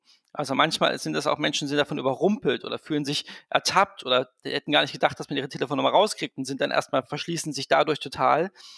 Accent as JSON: {"language": "German", "region": "Thuringia", "country": "Germany", "said": "weil ich komme doch aus Thüringen"}